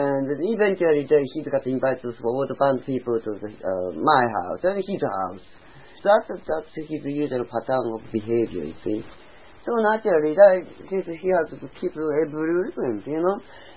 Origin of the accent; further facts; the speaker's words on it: Canada; And they invited us Canadian people, force soldiers.